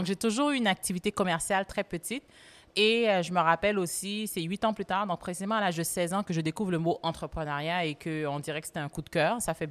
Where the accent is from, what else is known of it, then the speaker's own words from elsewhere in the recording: Haiti; je parle créole et en grandissant en Haïti, je parle aussi français.